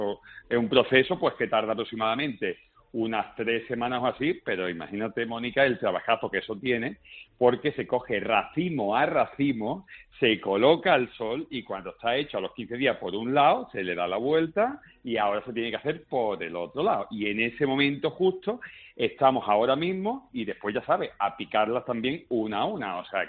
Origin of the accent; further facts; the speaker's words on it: Andalusia, Spain; ahora te voy a contar una cosa que sí que es curiosa y que pasa en mi pueblo. ¿Sabías que es que en Málaga existe una especie de lenguaje parecido al silbo canario?